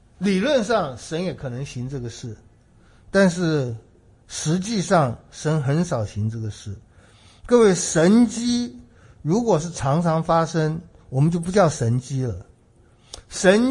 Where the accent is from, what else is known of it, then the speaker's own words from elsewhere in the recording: China; 希腊人求智慧和知识，那可以说比我们中国人还强烈。